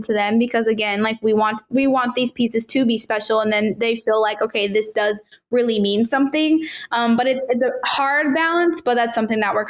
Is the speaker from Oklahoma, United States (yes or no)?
no; Arizona, United States; now in Carolina, United States; but I'm from Arizona.